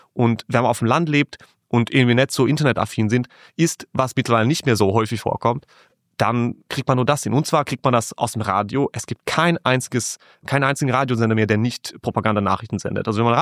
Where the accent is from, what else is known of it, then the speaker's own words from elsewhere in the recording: Hungary; German is a second language; moved away; Das war so mein Anker in meine alte Heimat, weil als ich in Deutschland und in Österreich gelebt habe, habe ich jeden Tag mehrmals Index gelesen. Es war so eine Online-Zeitung, die wirklich alle gelesen haben in Ungarn.